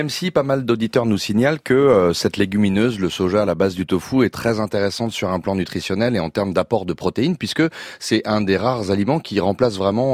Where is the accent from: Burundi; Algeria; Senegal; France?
France; Lyon, Auvergne-Rhône-Alpes; Moi, en revanche, en tant que Lyonnais, je risque de faire ma conversion végane